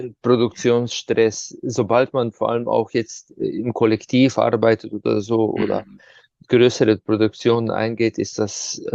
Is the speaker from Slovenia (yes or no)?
yes; Ptuj, Slovenia; Zum Beispiel die Hauptfigur, der Kurn, so eine Maske, die bei uns in der Stadt, wo ich herkomme, Ptuja, ja, bei Fastnacht, den Winter vertreibt.